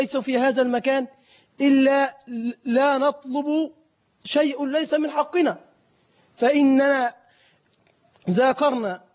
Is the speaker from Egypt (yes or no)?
yes; Egypt; عندنا في مصر